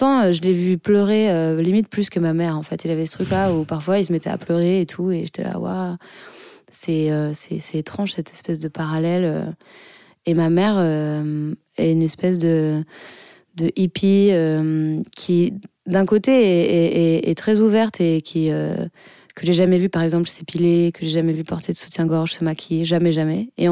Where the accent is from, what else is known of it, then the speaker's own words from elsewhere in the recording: Caluire-et-Cuire, Auvergne-Rhône-Alpes, France; J'ai grandi à Caluire et Cuire, c'est une banlieue un peu riche de Lyon